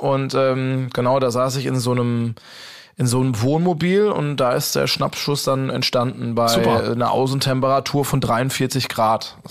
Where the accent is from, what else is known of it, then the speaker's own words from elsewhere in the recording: Karlsruhe, Baden-Württemberg, Germany; accent: South Baden; weil ich wohl ein bisschen meinen südbadischen Dialekt da kam da raus.